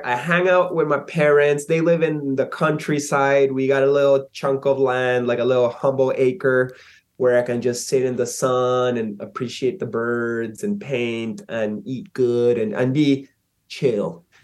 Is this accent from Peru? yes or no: yes; Peru; yeah, Peru's actually pretty fucked up country.